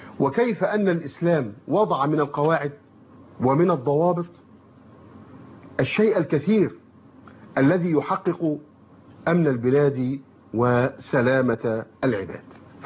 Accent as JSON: {"language": "Arabic", "country": "Egypt", "said": "عندنا في مصر"}